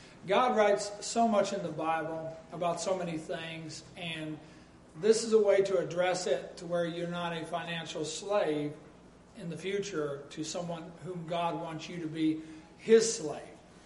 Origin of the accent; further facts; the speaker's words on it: Iowa, United States; When I was a child, I thought, well, I would never go to Disney because it's so far away. I was growing up in Iowa.